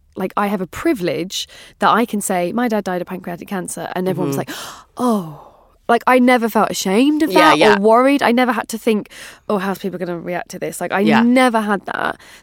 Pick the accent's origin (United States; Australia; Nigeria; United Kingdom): United Kingdom; England; As an English person, I'm like, wow.